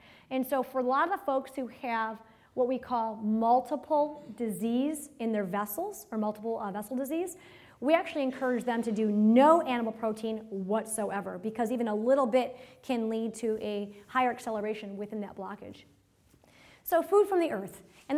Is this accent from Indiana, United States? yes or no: no; Michigan, United States; I grew up on hamburgers and french fries and meatloaf and potatoes growing up in Michigan.